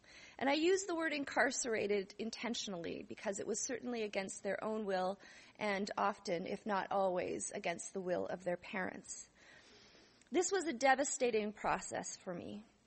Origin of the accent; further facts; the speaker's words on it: Manitoba, Canada; I grew up on Treaty 4 territory in Manitoba. Very rural, kind of the middle of nowhere.